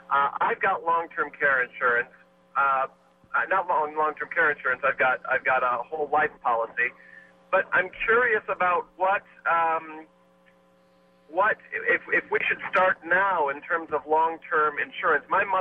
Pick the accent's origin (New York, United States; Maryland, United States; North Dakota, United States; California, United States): California, United States; San Francisco; Thanks, I'm calling, I'm from San Francisco.